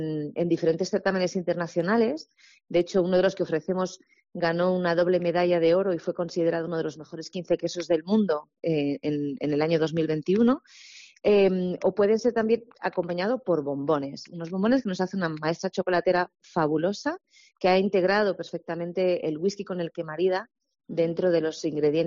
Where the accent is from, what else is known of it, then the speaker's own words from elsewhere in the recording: Segovia, Castile and León, Spain; yo, que soy de Segovia